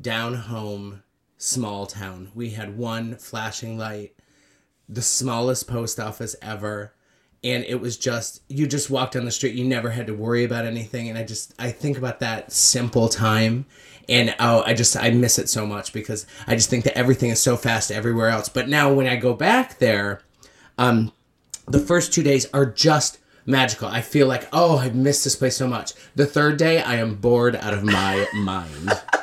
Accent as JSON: {"language": "English", "town": "Beaver Falls", "region": "New York", "country": "United States", "said": "I'm from a little town called Beaver Falls, New York. Beaver Falls, New York. It's 45 minutes south of Canada, so it's way up there."}